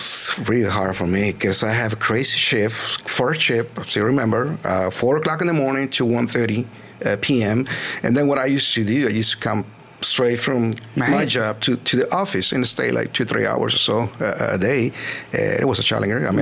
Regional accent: Mexico; Well, it started like a small town in Mexico, because I'm from Mexico.

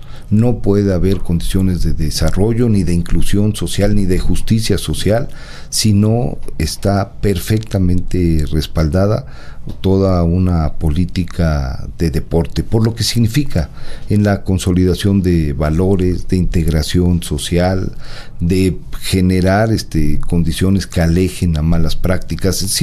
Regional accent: Veracruz, Mexico; yo soy veracruzano

